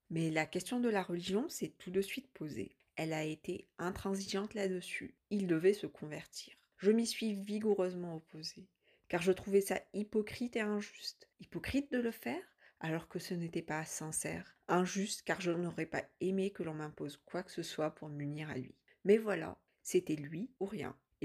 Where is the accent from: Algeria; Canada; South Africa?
Algeria; J'ai 28 ans, je suis née et j'ai grandi en Algérie dans une famille pratiquante.